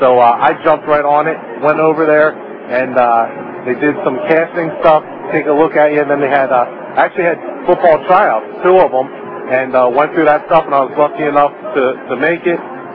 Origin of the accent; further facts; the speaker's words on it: New Jersey, United States; I'm from South Jersey, born and raised there.